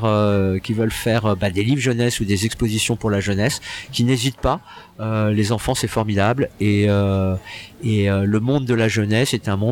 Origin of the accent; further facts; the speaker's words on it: Paris, Île-de-France, France; Moi, j'ai grandi à Paris, donc j'ai joué au